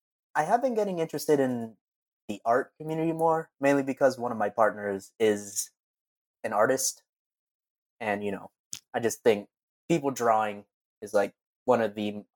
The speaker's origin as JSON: {"language": "English", "country": "United States", "tie": "born or raised there", "said": "If anything, I grew up in America. So if anything, I'm pretty dumb too."}